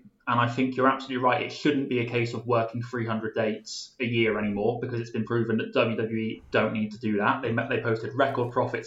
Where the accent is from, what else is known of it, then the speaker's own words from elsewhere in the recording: South West England, United Kingdom; we grew up in Somerset